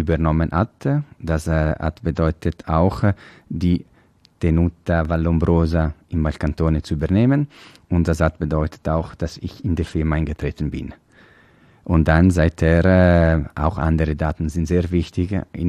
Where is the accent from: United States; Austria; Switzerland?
Switzerland; Ticino; Also Merlot ist für uns in Tessin eine sehr wichtige Traubensorte